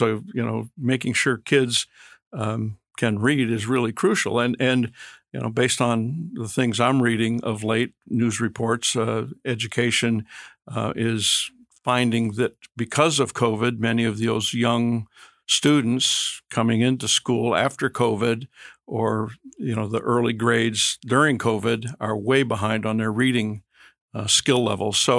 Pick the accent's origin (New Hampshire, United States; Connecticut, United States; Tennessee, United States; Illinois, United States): New Hampshire, United States; now in Barrow, United States; I grew up in New Hampshire.